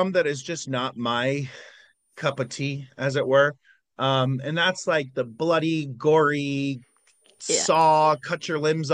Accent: United States; accent: southern; also holding a big wrench and like using my southern accent, just, I don't know, it just felt sexy.

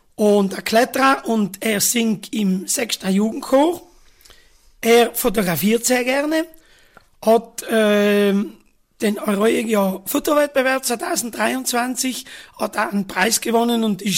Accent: Sexten, Trentino-Alto Adige, Italy; Ich bin ein gebürtiger Sechstner, bin da aufgewachsen. Ich bin eigentlich ein waschechter Sechstner, weil meine Eltern beide aus dem Toldo stammen, haben dann die Volksschule in Sechsten besucht, Mittelschule in Innichen

